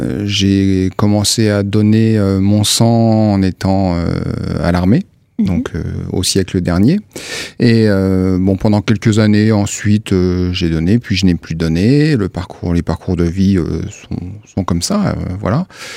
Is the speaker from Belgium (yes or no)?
no; Nancy, Grand Est, France; Je suis nancéen et si je suis là aujourd'hui, c'est pour parler du don de sang parce que je suis président de l'Association des donneurs de sang de Nancy.